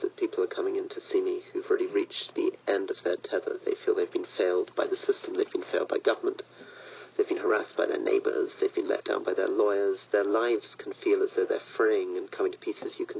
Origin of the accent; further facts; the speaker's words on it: Scotland, United Kingdom; now in Cumbria, United Kingdom; I'm a Scot, but I now live in Cumbria, 35 miles south of the boundary between England and Scotland